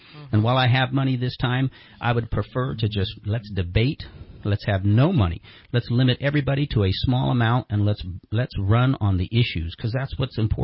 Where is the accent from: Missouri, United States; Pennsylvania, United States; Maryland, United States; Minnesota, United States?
Pennsylvania, United States; Reading; I grew up here in Reading, and this is a tough place to make a living.